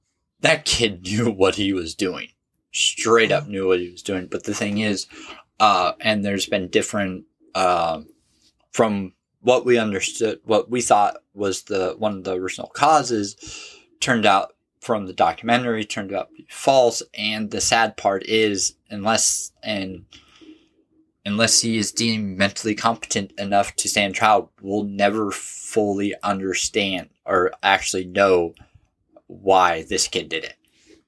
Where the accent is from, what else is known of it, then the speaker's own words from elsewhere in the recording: Alaska, United States; I grew up in Alaska. I was raised around guns.